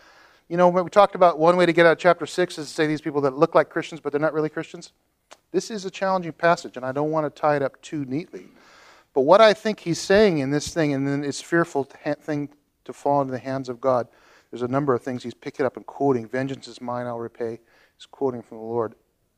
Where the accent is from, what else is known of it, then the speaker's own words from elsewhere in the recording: United States; That's why flag desecration is a big deal, at least in North America, particularly where I grew up in the States.